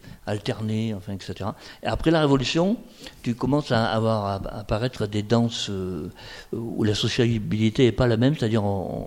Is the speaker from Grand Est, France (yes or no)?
no; Occitanie, France; On est des Occitans, donc ça m'ennuie toujours de dire français, mais parce qu'on est vraiment du Sud.